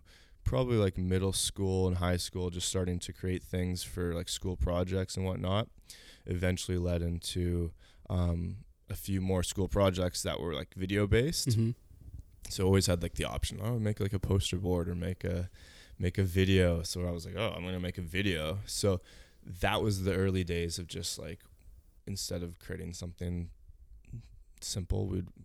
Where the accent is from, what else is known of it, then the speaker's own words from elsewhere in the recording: Chilliwack, British Columbia, Canada; I own a video production company here in Chilliwack. I grew up in Chilliwack and have lived here basically my whole life.